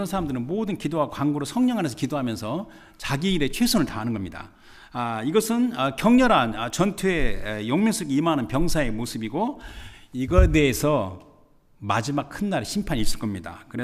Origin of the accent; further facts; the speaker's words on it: South Korea; born there; 저는 태생이 한국 사람이고